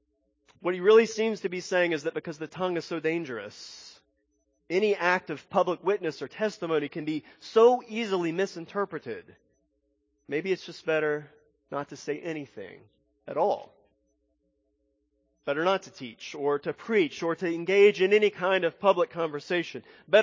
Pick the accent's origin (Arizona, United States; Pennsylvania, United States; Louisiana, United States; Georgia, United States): Louisiana, United States; accent: southern; Thankfully … did not take a class to lose his southern accent, nor did I. Though sometimes people are still surprised when I tell them I'm from Louisiana.